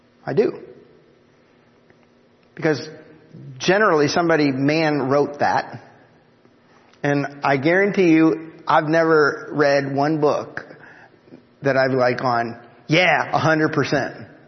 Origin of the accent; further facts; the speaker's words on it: Cleveland, Ohio, United States; I grew up in Cleveland. I live near Philadelphia. Coming to Myerstown is backward for me.